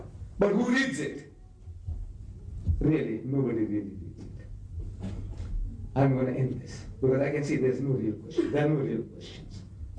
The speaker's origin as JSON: {"language": "English", "country": "South Africa", "said": "I'm a South African. And as a South African, you people won't give me a visa."}